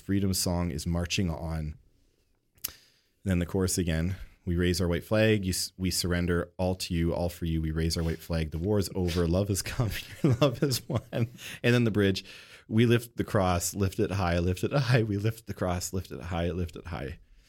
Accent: Canada

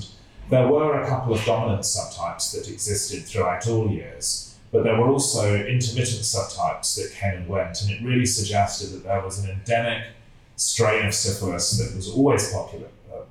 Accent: England, United Kingdom; moved away as an adult; now in Sydney, Australia; I trained in England. I'm English by background, and I worked there until about 2007, and then came out to work at Sydney Sexual Health Centre

